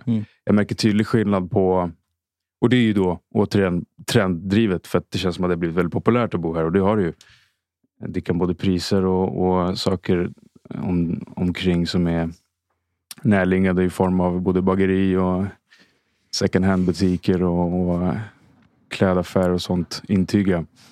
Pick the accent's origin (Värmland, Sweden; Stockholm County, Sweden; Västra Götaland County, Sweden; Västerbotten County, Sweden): Stockholm County, Sweden; Stockholm; Sen bodde jag ett kort tag i Bredäng med mina föräldrar när jag var liten. Flyttade hit när jag var typ 3 bast, Södermalm.